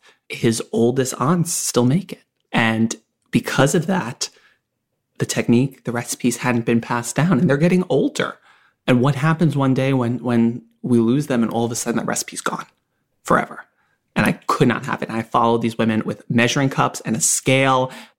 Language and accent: English; New York, United States; Growing up in New York, I grew up in a community in which queerness was not as taboo.